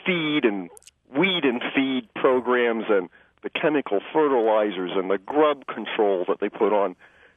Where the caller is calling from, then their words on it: Pennsylvania, United States; About 15 miles north of Allentown.